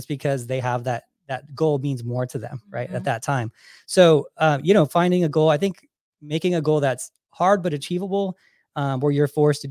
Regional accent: California, United States; the beach thing is, like, whatever to me, because I grew up in California, but the people in Hawaii is what I love.

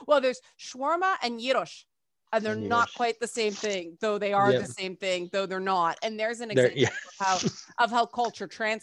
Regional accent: Canada; I'm Canadian.

